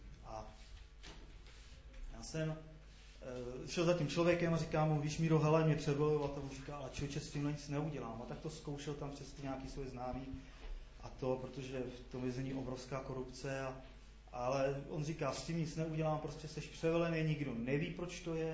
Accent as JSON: {"language": "Czech", "town": "Čáslav", "region": "Central Bohemian Region", "country": "Czechia", "said": "odkaď jsi, já říkám, z Čáslavy"}